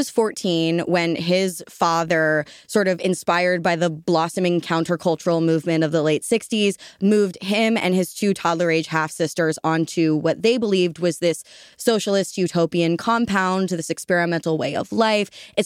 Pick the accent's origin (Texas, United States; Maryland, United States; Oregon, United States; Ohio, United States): Maryland, United States; Baltimore; I grew up in Baltimore, where he does research at Hopkins